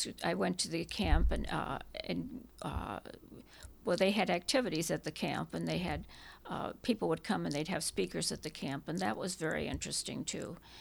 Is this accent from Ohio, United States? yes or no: yes; Cleveland, Ohio, United States; I was born in Cleveland. I grew up in Cleveland, not where I am now. I live in Cleveland Heights, but I was born in Cleveland on 137th and Kinsman.